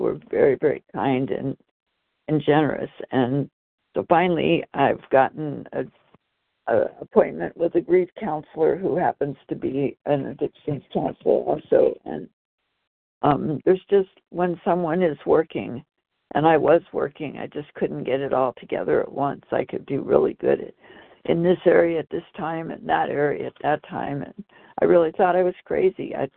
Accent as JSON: {"language": "English", "region": "Idaho", "country": "United States", "said": "I'm from Idaho."}